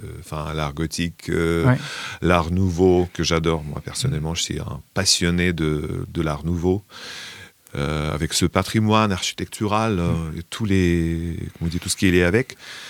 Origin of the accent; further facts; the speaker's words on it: Belarus; moved away as an adult; now in Le Havre, France; je suis musicien, je suis chanteur, auteur-compositeur, artiste biélorusse. Je viens de Biélorussie. Là, après les événements 2020-2021, j'ai pris la décision de partir et je me suis installé en France, au Havre.